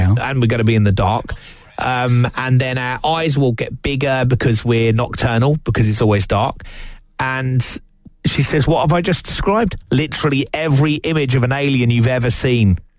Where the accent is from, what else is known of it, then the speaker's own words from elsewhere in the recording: Eastbourne, South East England, United Kingdom; I always look at where, because I come from Eastbourne, which is south.